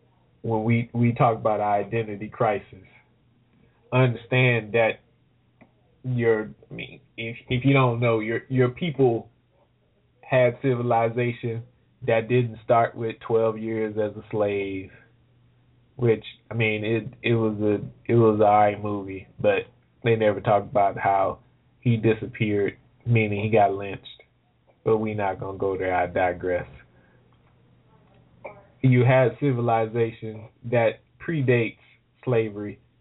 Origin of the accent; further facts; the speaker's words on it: United States; born there; I was born in the United States, so I'm a U.S. citizen.